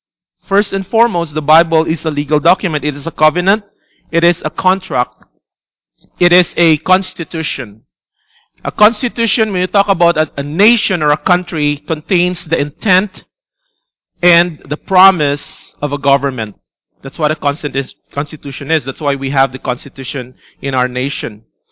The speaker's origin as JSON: {"language": "English", "country": "Philippines", "tie": "born there", "said": "For me, I was born in the Philippines."}